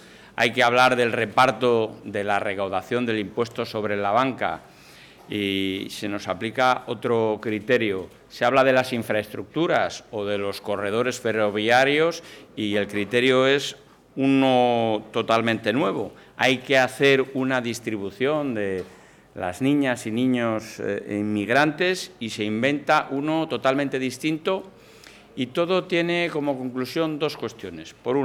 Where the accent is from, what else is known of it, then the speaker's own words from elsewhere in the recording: Castile and León, Spain; por todos estos ataques continuos hacia mi tierra, hacia Castilla y León